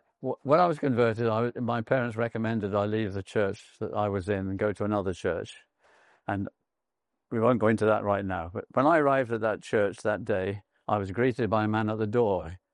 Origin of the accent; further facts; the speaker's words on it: United Kingdom; I can say that as a Brit, can't I?